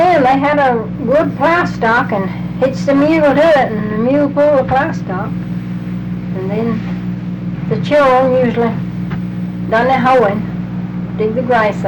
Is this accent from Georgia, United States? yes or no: yes; Georgia, United States; born there; No, I was born in Carroll County.